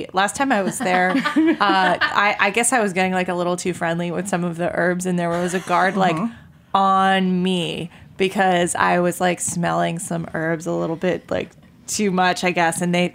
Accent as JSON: {"language": "English", "region": "Maine", "country": "United States", "said": "But I'm from Maine, and my parents are bringing me this weekend just some small trees."}